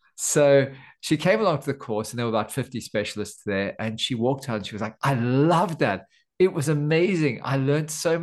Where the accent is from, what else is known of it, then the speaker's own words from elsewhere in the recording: South Africa; moved away as an adult; now in Australia; I was born in South Africa, and I grew up actually in apartheid South Africa, which was something of an interesting experience. And then I finished my medical degree there. I moved to Australia quite a lot later on.